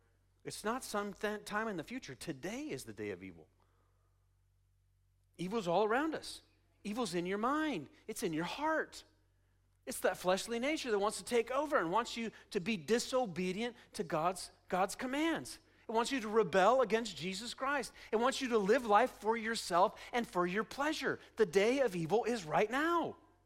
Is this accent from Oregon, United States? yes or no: yes; Oregon, United States; I'm a Northwest guy. I grew up in Oregon.